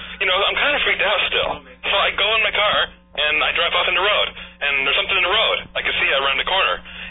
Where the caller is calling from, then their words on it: Victoria, British Columbia, Canada; I'm calling from Victoria, BC.